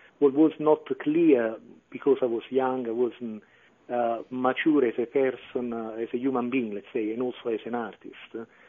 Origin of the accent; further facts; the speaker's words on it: Naples, Campania, Italy; Well, actually, I was born in Naples in 1975. And I lived there for the first 26 or 27 years of my life.